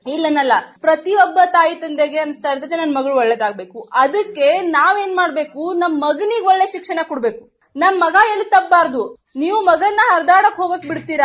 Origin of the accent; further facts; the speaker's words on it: Daribadachi, Maharashtra, India; ನಾನೀಗ ಈ ಭಾಗದಲ್ಲಿ ಹುಟ್ಟಿ ಬೆಳೆದವಳು ತಮ್ಮೆಲ್ಲರ ಒಂದು ಸಹವಾಸದಲ್ಲಿ ನಮ್ಮ ಹತ್ರ ಇರುವ ದರಿಬಡಚಿ ಹಳ್ಳಿಯಲ್ಲಿ ನಾನಿರೋದು.